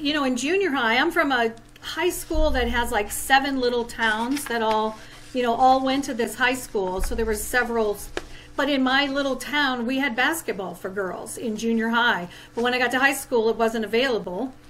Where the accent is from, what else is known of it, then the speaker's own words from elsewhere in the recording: Belleville, Illinois, United States; And I was from the Belleville area, just east of St. Louis